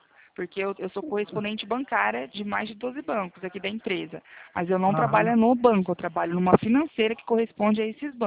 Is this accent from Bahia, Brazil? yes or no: no; Presidente Prudente, São Paulo, Brazil; Sou daqui de Presidente Prudente, São Paulo, interior de São Paulo.